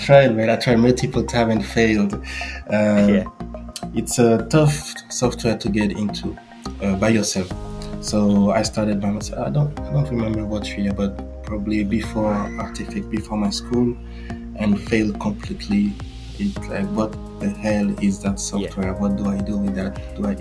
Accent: Réunion; English is a second language; also born or lived in Madagascar; I grew up in La Réunion, which is a small island in the Indian Ocean. And I was born in Madagascar, just for my origins. This is where I'm from.

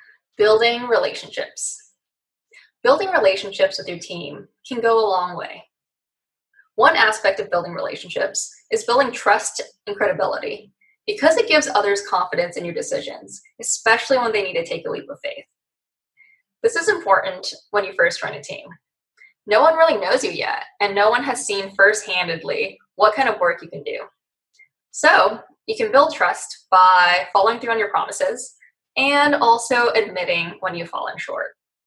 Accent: Palo Alto, California, United States; So I grew up in Palo Alto. Honestly, did not think I would end up in tech because I wanted to break away from the typical Palo Alto stereotype, but here I am.

